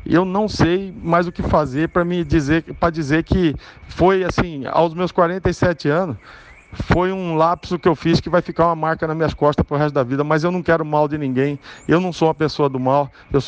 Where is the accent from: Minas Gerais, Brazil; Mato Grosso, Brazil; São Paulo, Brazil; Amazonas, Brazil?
Mato Grosso, Brazil; Cuiabá; minha família é constituída aqui, eu nunca morei fora de Cuiabá, eu sou nascido em Cuiabá, sou enraizado em Cuiabá